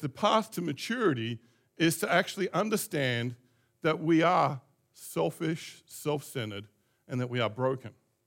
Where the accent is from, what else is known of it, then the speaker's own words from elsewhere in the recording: Australia; And of course, I see Indians, and as an Aussie, you know, I'm thinking, oh, I've got to go up and talk to them.